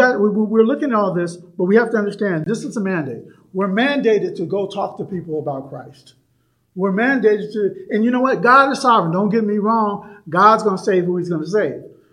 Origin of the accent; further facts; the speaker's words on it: Seattle, Washington, United States; I mean, I'm from the West Coast. I'm from Seattle.